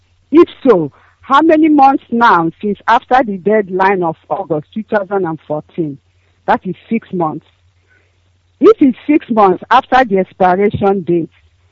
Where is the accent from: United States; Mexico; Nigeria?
Nigeria; Achara; I'm from Achara in Echiowa in Biafra land.